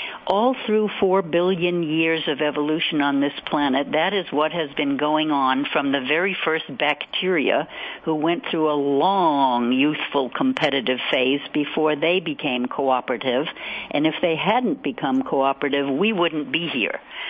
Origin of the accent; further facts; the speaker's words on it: New York, United States; I'm an old Hudson River girl. I grew up on the Hudson.